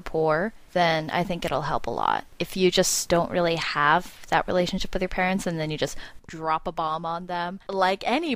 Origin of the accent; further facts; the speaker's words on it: United States; And for me personally, I'm Korean American. My parents, they're both immigrants.